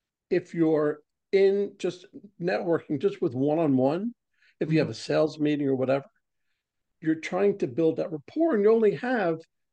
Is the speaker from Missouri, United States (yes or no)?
no; New York, United States; Well, I am a transplant from New York down to Georgia.